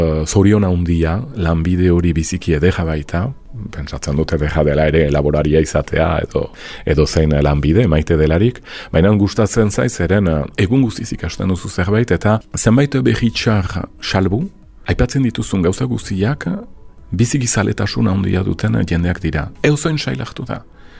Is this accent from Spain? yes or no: no; Saint-Pée-sur-Nivelle, Nouvelle-Aquitaine, France; Ni senpertara naiz, euskalduna naiz, eskuara banakien kasi galdu nuen berreskuratu dut, fededuna naiz, familiaren aldetik hola baita